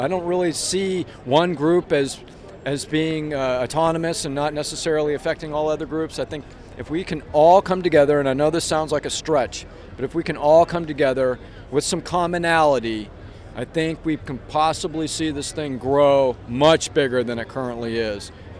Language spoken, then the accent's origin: English; New Hampshire, United States; I'm from New Hampshire, and I came here to join the Occupy Wall Street people